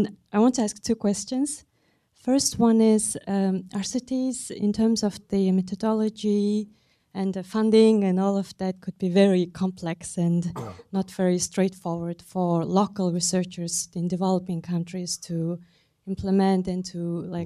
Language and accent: English; Mongolia; I'm from Mongolia.